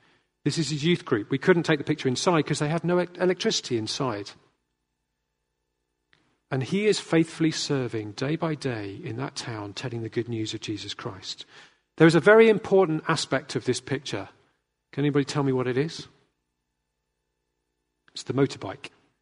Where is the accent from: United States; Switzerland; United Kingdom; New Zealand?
United Kingdom; England; I was a bit afraid. I'm an Englishman, so I don't really want to talk about bank accounts.